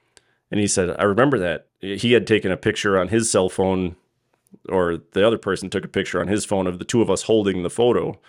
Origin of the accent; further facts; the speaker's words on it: Crandon, Wisconsin, United States; Obviously … I'm from Crandon.